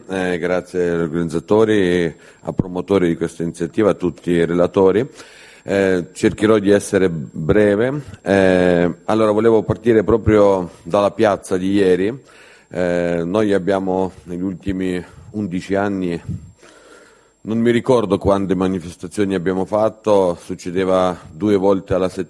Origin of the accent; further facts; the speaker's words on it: Ukraine; Italian is a second language; io ucraino devo convincere esperti italiani che non abbiamo ancora perso la guerra